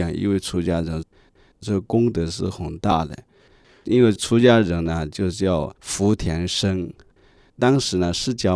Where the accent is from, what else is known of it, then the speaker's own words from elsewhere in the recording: China; 吃素的观念呢很快就被我们中国人接受了